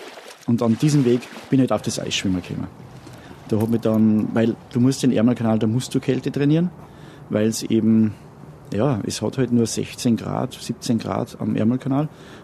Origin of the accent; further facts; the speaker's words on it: Grundlsee, Styria, Austria; Also schwimmen, ich bin ja am Grundlsee aufgewachsen, da lernst du es dir halt selber.